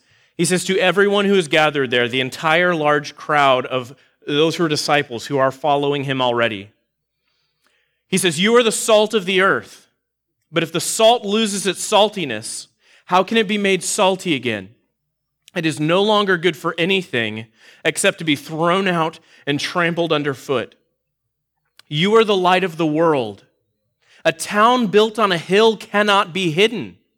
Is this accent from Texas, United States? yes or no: yes; Texas, United States; I mean, I'm from Texas, and we have a lot of cows, and we like all of our barbecue to be made out of cows over there.